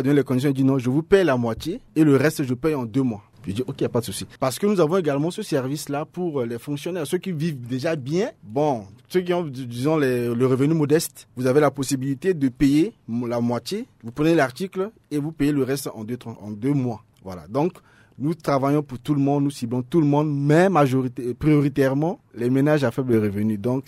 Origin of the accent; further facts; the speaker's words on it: Central African Republic; On leur dit, non, nous ne sommes pas de ces gens-là. Nous sommes des Centrafricains.